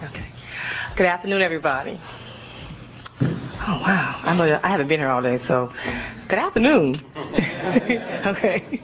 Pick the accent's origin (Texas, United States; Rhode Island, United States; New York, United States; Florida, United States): Florida, United States; the Florida debacle, my home state. I'm a native Floridian